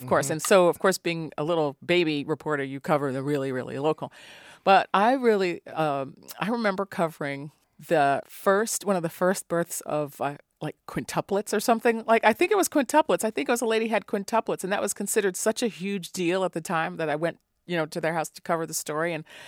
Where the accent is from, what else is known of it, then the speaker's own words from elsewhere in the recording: New York, United States; I mean, I grew up in New York, as you mentioned, and New York is a 3 in 4 newspaper town.